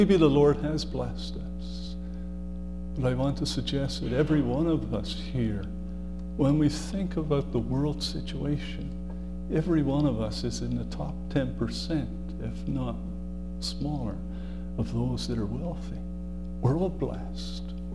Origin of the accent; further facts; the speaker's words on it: England, United Kingdom; I grew up in England and it was damp and so on.